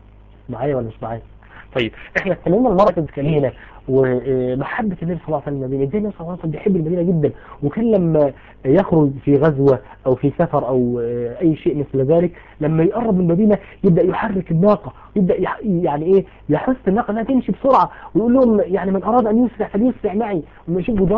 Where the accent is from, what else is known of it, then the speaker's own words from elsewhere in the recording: Mansoura, Dakahlia, Egypt; انتوا عارفين في عندنا في المنصوره